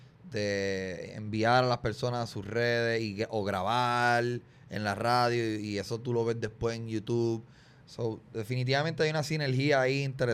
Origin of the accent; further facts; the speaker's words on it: Puerto Rico; pero yo que vengo de PR y lo puedo comparar.